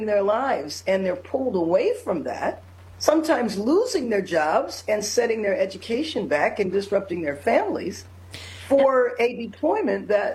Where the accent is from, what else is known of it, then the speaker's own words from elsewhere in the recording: Los Angeles, California, United States; it is the reason I ran, because of the humanitarian crisis in my hometown. Yeah. And the idea that people live in squalor in the nation's second largest city is just unacceptable.